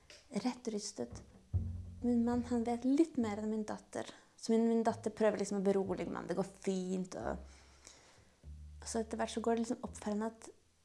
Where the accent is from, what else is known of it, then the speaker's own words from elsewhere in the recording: Tårnåsen, Akershus, Norway; Og da kan jeg huske postadressen der jeg vokste opp. Så det er 1413 Tårnåsen i Norge.